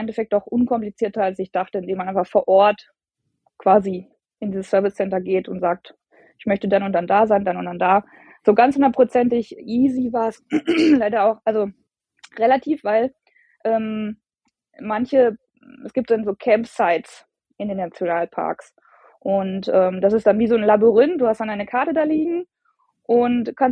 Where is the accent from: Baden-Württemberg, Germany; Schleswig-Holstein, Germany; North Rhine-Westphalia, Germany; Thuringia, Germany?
North Rhine-Westphalia, Germany; Bielefeld; ich komme aus Bielefeld, hier gibt es dann auch einen Tierpark